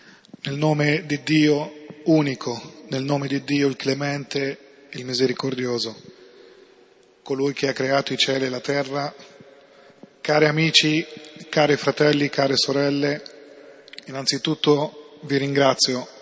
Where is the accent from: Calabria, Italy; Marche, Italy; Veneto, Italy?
Marche, Italy; Ancona; Io sono di origine siriana, sono nato in Italia, in Ancona, è stato sempre in Italia.